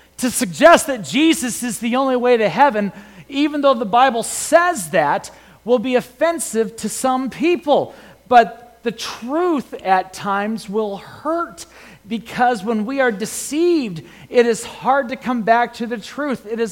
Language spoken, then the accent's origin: English; Illinois, United States; But I grew up near Chicago, and Chicago Cubs fans, when they won that World Series